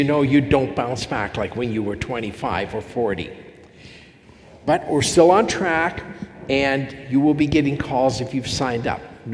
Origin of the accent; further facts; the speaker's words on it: Calgary, Alberta, Canada; I was born and raised in Calgary